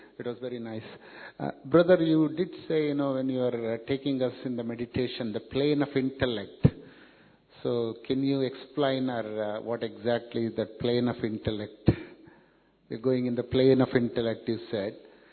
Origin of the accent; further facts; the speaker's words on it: India; now in United Kingdom; I'm originally from India, but I live in UK.